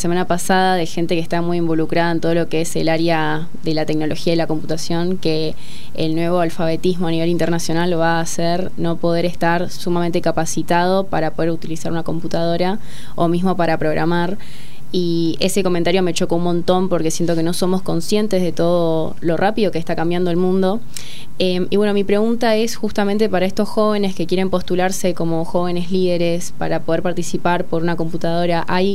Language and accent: Spanish; Misiones, Argentina; tengo 21 años y, bueno, soy de Misiones.